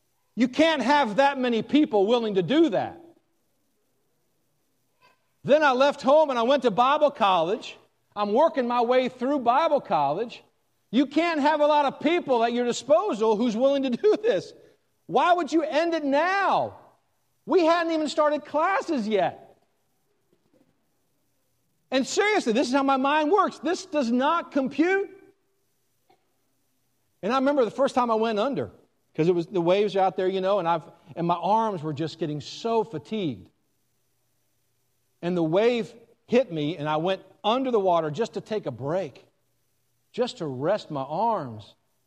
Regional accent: Gulf Coast, United States; I grew up on the Gulf Coast, and it's like you can go 20 miles out and still stand.

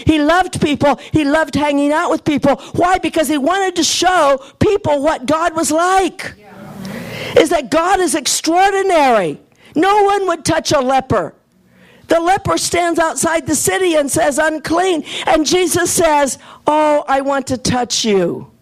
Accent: Iowa, United States; My family, you know, I'm from Iowa originally

